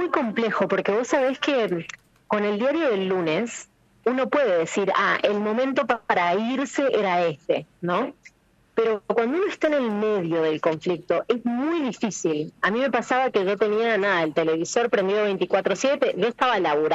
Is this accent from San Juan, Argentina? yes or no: yes; San Juan, Argentina; Yo no tenía, como obviamente soy de San Juan, digamos, no tenía aquí alguien que me viniera a saludar